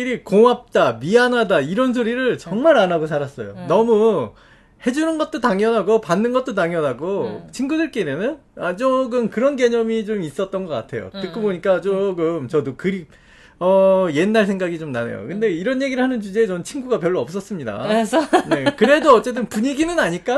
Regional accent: South Korea; 이거는 아무래도 저는 한국 사람적인 개념이니까

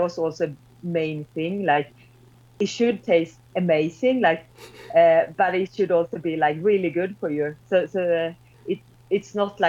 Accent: Sweden; English is a second language; now in Norway; yes, I'm from Sweden, but currently living in Norway. And right now I'm in Arizona, Flagstaff.

